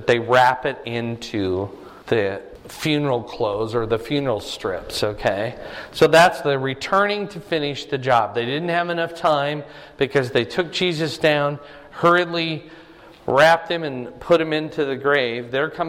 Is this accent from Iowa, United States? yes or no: yes; Iowa, United States; We grew up in Iowa. We know what snow looks like.